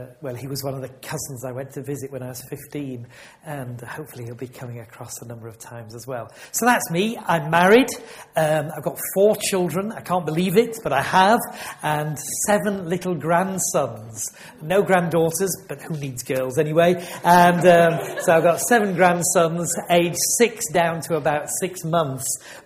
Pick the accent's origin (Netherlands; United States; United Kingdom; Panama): United Kingdom; Yorkshire and the Humber; So I come from Yorkshire.